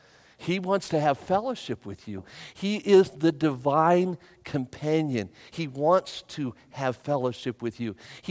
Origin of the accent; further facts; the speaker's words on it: North Las Vegas, Nevada, United States; Can I tell you that I grew up in North Las Vegas, and I love my mom and I love my dad, but we didn't have money to go out.